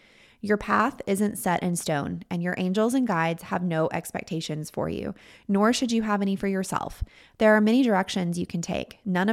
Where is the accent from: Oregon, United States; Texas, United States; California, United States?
Texas, United States; accent: Southern drawl; now in Minnesota, United States; I'm from Texas originally. And so when I moved up to Minnesota, I had a thick Southern drawl. And unfortunately, living in the Midwest has completely taken away my Southern drawl.